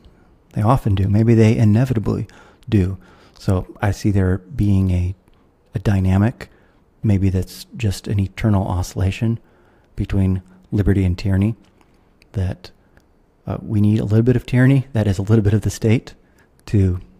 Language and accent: English; United States; accent: American; now in Singapore; Obviously, I'm an American, you can tell from my accent, even though I live in Singapore.